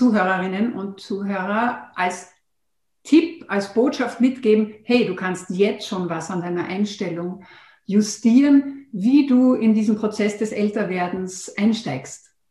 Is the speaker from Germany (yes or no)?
no; Austria; das Magazin Training bei uns in Österreich hat das als erstes aufgegriffen